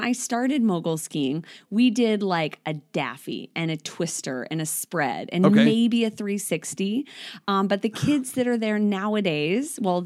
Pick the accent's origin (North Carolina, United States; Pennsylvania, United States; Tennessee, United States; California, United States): California, United States; Lake Tahoe; So I grew up in Lake Tahoe, California.